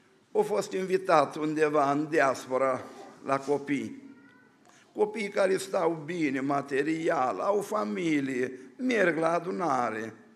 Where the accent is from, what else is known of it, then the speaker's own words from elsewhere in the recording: Bosanci, Suceava County, Romania; Eu sunt din Bosanci, de lângă Suceava.